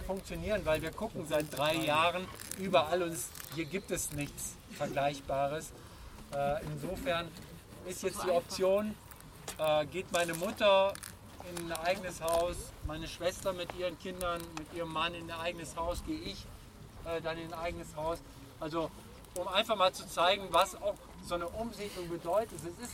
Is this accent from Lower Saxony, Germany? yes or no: no; North Rhine-Westphalia, Germany; Dann habe ich irgendwann im Herbst gesagt, ich komme aus der Gegend da, wo Hambach ist. Ah! Ich hoffe, dass ich diesen Sommer sagen kann, ich komme aus Kallenberg und jeder weiß, wo das ist.